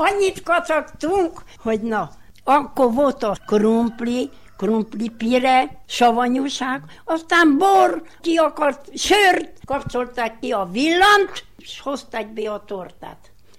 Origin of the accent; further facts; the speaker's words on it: Kükülővár, Alba County, Romania; Én itt születtem, ha Jóisten úgy akarja, itt halljak meg, hogy itt temessenek el.